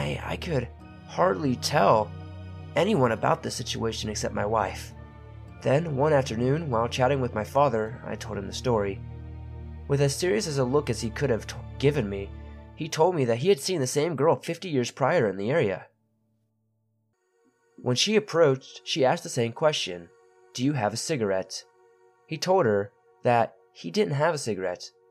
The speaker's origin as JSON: {"language": "English", "region": "Louisiana", "country": "United States", "tie": "born or raised there", "said": "Growing up in Louisiana along the Sabine River, where the mouth of the Anacoco Creek runs in, I heard about legends of monsters, ghosts, and lost treasures"}